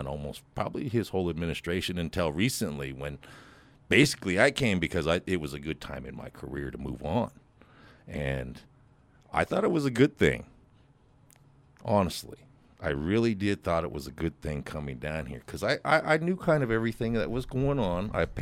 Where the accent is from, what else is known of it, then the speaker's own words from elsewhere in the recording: Lawrence, Kansas, United States; So basically, I'm a full-blooded Kiowa. As my life, I grew up in Lawrence, and then I was moved here.